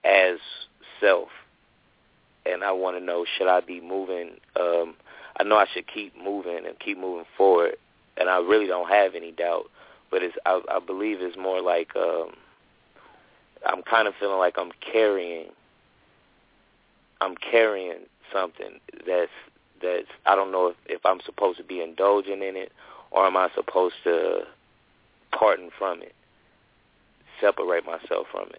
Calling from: Tennessee, United States; I'm calling from Tennessee.

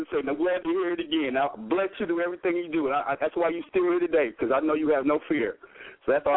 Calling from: Flint, Michigan, United States; I'm calling from Flint, Michigan

